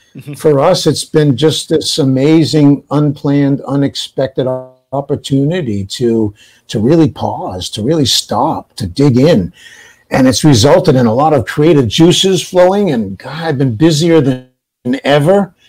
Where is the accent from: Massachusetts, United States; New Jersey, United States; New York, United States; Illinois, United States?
Massachusetts, United States; New Bedford; I was raised in New Bedford, Massachusetts, which is where Moby Dick, you know, and there's a whaling capital of the world, Catholic school, factory, industry town